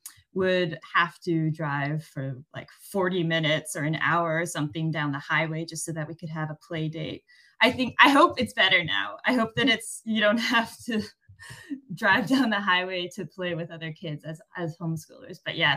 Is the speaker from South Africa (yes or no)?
no; British Columbia, Canada; now in Cambridge, United Kingdom; I grew up in Canada on the traditional territory of the Nanaimo First Nation